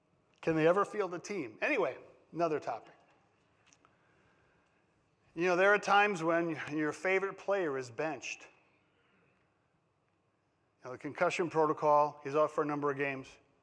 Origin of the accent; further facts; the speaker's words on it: Wisconsin, United States; I grew up in Wisconsin and rooted for the Packers.